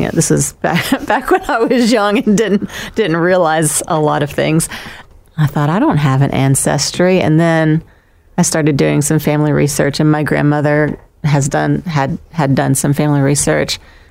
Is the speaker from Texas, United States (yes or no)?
no; Florida, United States; born there; and I was born in Florida, and so I guess all of that water speaks to me more significantly